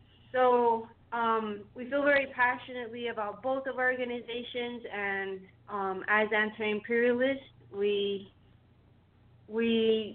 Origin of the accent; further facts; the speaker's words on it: Miami, Florida, United States; I grew up in Miami, Florida, born and raised in Miami, and to Cuban parents, which, like, I'm basically Cuban.